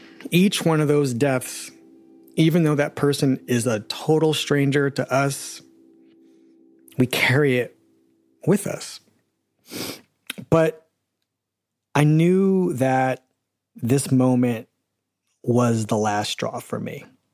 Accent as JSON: {"language": "English", "town": "Philadelphia", "region": "Pennsylvania", "country": "United States", "said": "And it was a Philadelphia number. I'm from Philadelphia."}